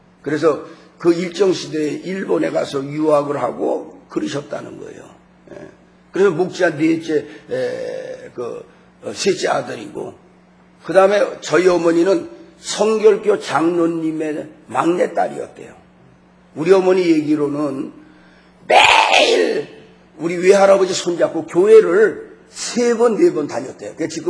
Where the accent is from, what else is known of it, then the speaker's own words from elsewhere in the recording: Wonsan, Kangwon, North Korea; 저희가 고향이 원산인데, 원산서 강원도, 강원도가 이북 강원도, 그 다음에 이남 강원도도 있어요.